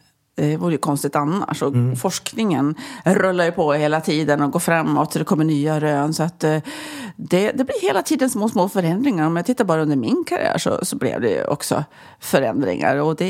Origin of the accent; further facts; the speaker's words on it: Ullånger, Västernorrland County, Sweden; Jag växte upp i Ullånger i Höga kusten, Ångermanland, mellan Övik och Härnösand längs kusten där på en gammal släktgård.